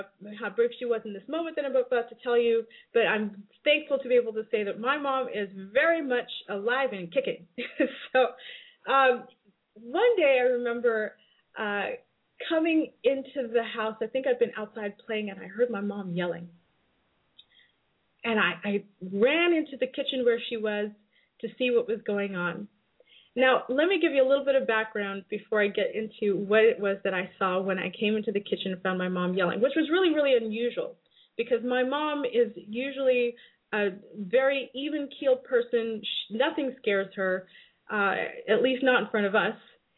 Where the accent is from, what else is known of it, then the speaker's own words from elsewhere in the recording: California, United States; You know, when I grew up here in the United States, things were a little bit different. In Southern California, you do have the rattlesnake